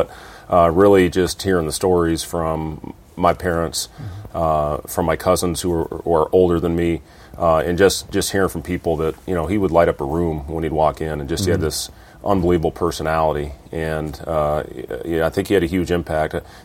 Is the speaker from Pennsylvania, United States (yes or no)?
no; Iowa, United States; playing 4 great years at Iowa State, where I grew up, it was, you know, what I consider my hometown